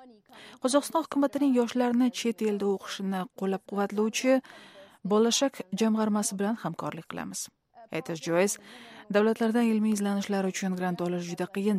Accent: France; Uzbek is a second language; Men o'zim bilasiz Fransiyadanman.

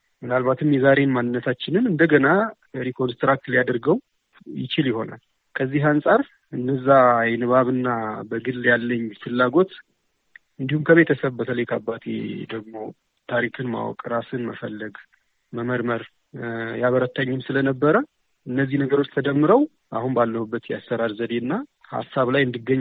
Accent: Dessie, Amhara, Ethiopia; born there; የተወለድኩት በደሴ ከተማ ነው።

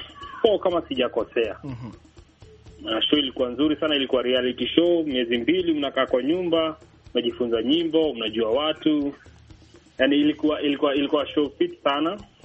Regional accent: Nakuru, Nakuru County, Kenya; Kwanza mimi natoka upande wa Nakuru

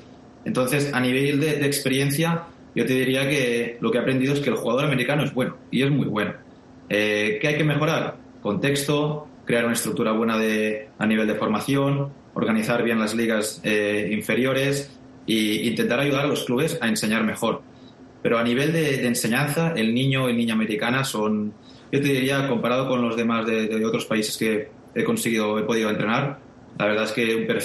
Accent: Spain; yo dije, bueno, en España no somos buenos, yo soy español

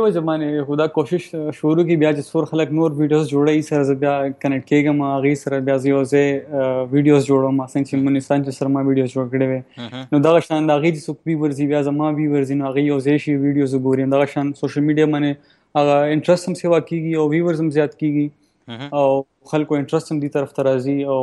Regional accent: Peshawar, Khyber Pakhtunkhwa, Pakistan; also born or lived in Germany; زه هو بیسیکلی د پېښور یم او زه اوس په روسټورنټ مې جرمني کې مې سبق ویل

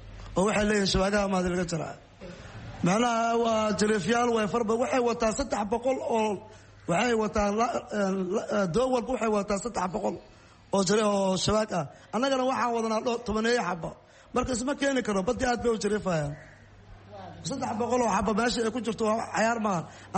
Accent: Jowhar, Middle Shabelle, Somalia; moved away as an adult; now in Bosaso, Somalia; gobolka Soomaaliya dhexe Jowhar baan ka imid. adigu waxaan imid halkan 2011 baa imid halka Boosaaso.

